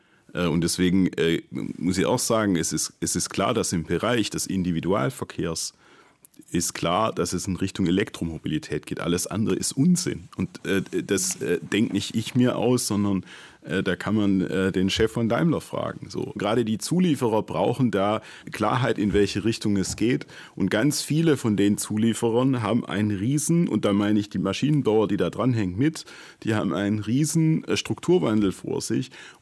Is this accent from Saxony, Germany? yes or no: no; Baden-Württemberg, Germany; ich komme ja aus Baden-Württemberg, aus einem Automobilland.